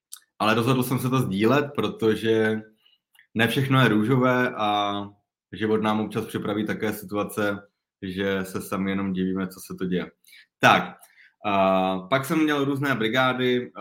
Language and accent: Czech; Zlín, Zlín Region, Czechia; moved away as an adult; now in Prague, Czech Republic; jsem vyučený číšník, pocházím ze Zlína. V 18 letech jsme se přestěhovali do Prahy.